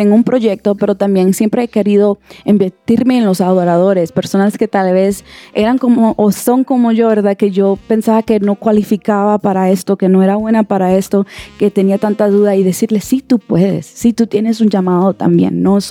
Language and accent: Spanish; New York, United States; born there; yo soy dominicana porque mi mamá y mi papá nacieron en la República Dominicana, pero yo nací en New York. Entonces, soy gringa, pero no soy gringa a la misma vez.